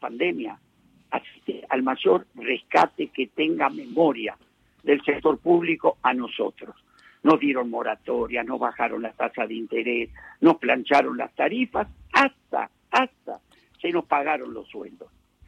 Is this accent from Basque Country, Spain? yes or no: yes; Basque Country, Spain; Y soy vasco, otra cosa no puedo hacer.